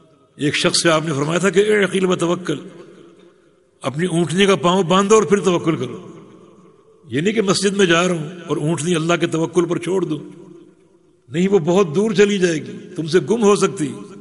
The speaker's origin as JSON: {"language": "Urdu", "region": "Sindh", "country": "Pakistan", "said": "میرا تعلق صوبہ سندھ سے ہے، پاکستان سے،"}